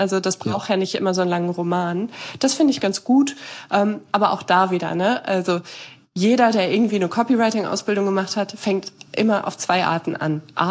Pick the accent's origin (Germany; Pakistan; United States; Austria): Germany; Northwest Germany; Ich komme aus Nordwestdeutschland.